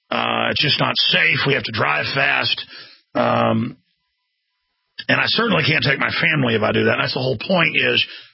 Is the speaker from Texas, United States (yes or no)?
yes; Dallas, Texas, United States; if I ever told people stories about growing up in Dallas, people wouldn't believe it.